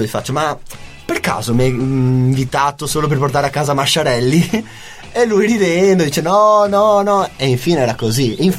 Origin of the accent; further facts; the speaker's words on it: Venice, Veneto, Italy; now in Siena, Italy; io non mi lamento, vengo da Venezia, stupenda città, però Siena ha il suo fascino